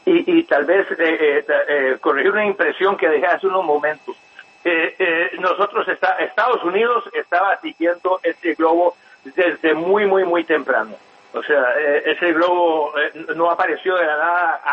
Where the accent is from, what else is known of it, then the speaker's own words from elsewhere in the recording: Costa Rica; Mira, yo soy de Costa Rica originalmente. Costa Rica ni ejército tiene, ni estoy diciendo que lo debería tener.